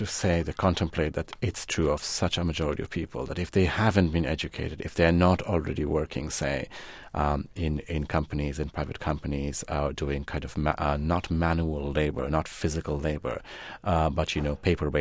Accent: India; when I was growing up in India in my 20s

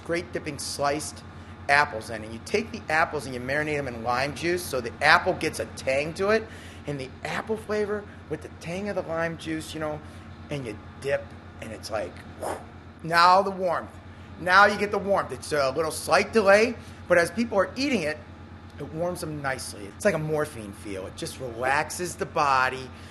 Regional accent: Cleveland, Ohio, United States; after the river that burned in Cleveland, which is my hometown.

